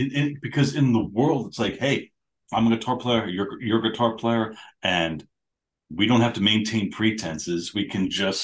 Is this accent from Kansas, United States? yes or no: no; Valley Stream, New York, United States; Turns out he grew up in Valley Stream, I grew up in Valley Stream.